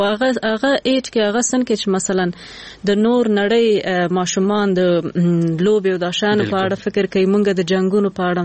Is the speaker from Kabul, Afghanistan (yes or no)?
no; Khewa, Nangarhar, Afghanistan; مونږ خو د جلال آباد یو کلی نه یو، لری کلی نه یو، بله، او لری ولسوالۍ خېوی ولسوالۍ نه، بیا خېوی کې مقالتک چا بیخي لری دی ښار